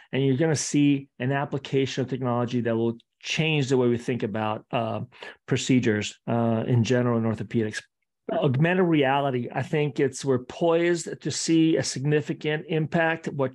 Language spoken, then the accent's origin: English; Italy; also born or lived in Australia; now in San Francisco, United States; I'm actually originally from Italy by way of Australia and then California.